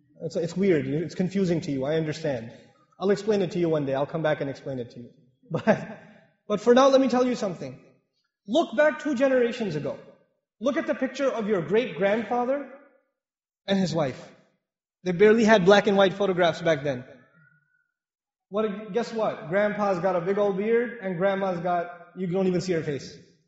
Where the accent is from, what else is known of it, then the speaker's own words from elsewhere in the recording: Pakistan; Where I'm originally from Pakistan.